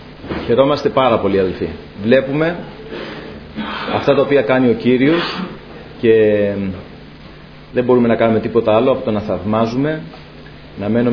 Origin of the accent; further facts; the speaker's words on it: Corfu, Ionian Islands, Greece; Έχω πεπαιδευμένο οτίο ως Κερκυραίος Επτανήσιος.